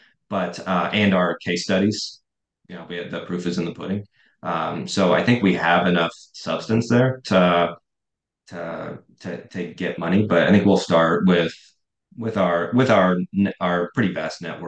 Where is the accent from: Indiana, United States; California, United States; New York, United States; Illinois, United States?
Indiana, United States; Look, I'm from Indiana. I'm a simple guy. I still eat SpaghettiOs and hot dogs, right?